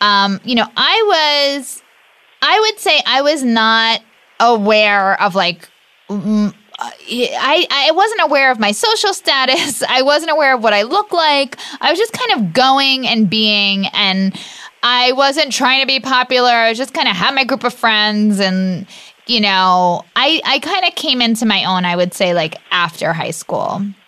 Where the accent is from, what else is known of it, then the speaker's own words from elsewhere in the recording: Long Island, New York, United States; I'm from Long Island.